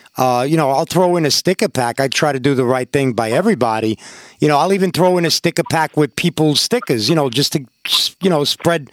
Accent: New York, United States; You know, I'm a New Yorker. I'm a bit naive, you know, and I didn't really respect the rules.

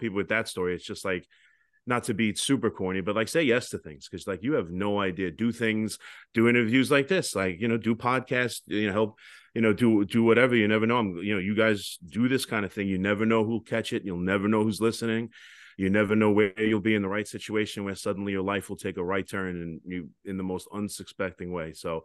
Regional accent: New York, United States; I grew up in Long Island.

